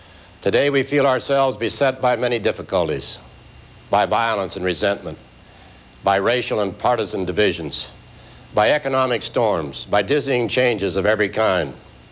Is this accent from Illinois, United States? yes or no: no; Russell, Kansas, United States; I come from Russell, Kansas. There's not much money there, but the people are rich in many other ways.